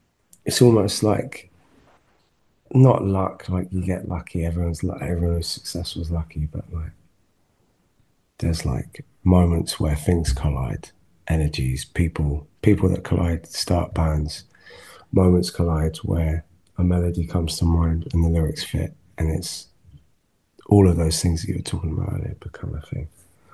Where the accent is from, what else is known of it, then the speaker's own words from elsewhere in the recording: Wales, United Kingdom; Like the Welsh are good at singing. Do you know what I mean? I'm Welsh.